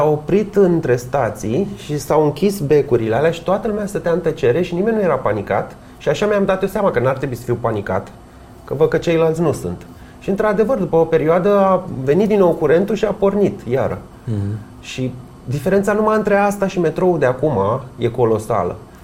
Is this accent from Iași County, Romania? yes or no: no; Ploiești, Prahova, Romania; Nu, sunt ploieștean.